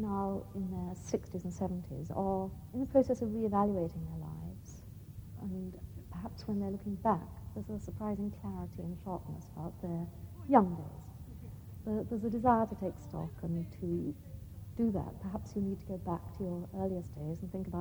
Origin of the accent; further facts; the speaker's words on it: Manchester, North West England, United Kingdom; I was brought up in Manchester in a Jewish household, but I was looked after quite a lot of the time by an Irish maid